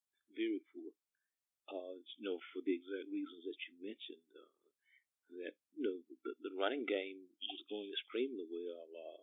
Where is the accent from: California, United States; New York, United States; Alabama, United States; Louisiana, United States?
Alabama, United States; Union Springs; I know in my hometown, Union Springs, Alabama, there used to be, you know, several black businesses